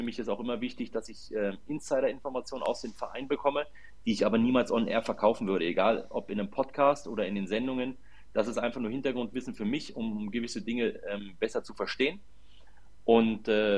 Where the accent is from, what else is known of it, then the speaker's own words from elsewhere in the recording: Berlin, Germany; now in Cologne, Germany; Das ist ja mein Heimatverein, wo ich aufgewachsen bin. Ich bin ja gebürtiger Berliner und lebe jetzt in Köln.